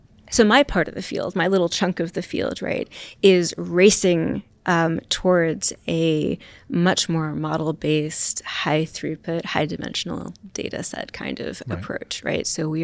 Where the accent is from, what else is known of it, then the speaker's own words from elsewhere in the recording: Poughkeepsie, New York, United States; also born or lived in Dallas; Originally from Poughkeepsie, New York. So fond of upstate. We moved every few years for a while because my dad worked for IBM, actually.